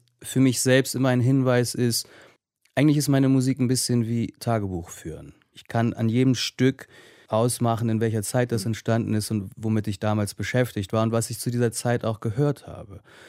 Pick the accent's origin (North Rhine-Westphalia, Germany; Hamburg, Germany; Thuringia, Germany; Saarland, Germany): Hamburg, Germany; Bergedorf; in dem kleinen Vorort von Hamburg, wo ich aufgewachsen bin, Bergedorf